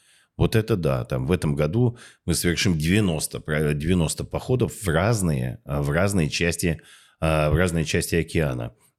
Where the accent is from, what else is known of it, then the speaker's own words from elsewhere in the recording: Novosibirsk, Novosibirsk Oblast, Russia; я сам родом из Новосибирского академгородка, и мои родители ученые.